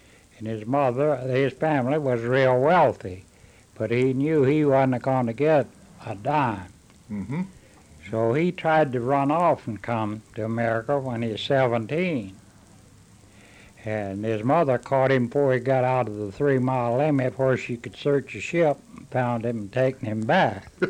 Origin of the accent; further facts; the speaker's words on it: Kentucky, United States; born there; I was born in Marshall County, right where you turn into the TVA Park, down right on the edge of the water.